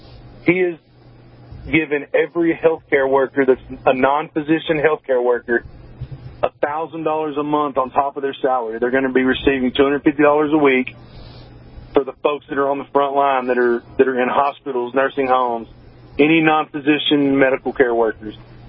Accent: Arkansas, United States; So that's the first thing people say when I tell them I'm from Arkansas.

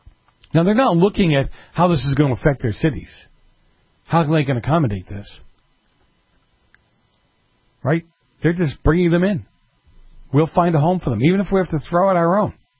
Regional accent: Massachusetts, United States; I come from New England and grew up in Massachusetts.

